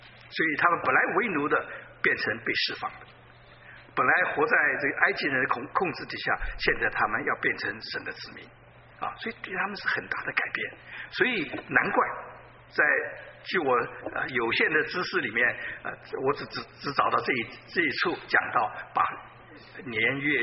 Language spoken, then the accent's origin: Chinese; China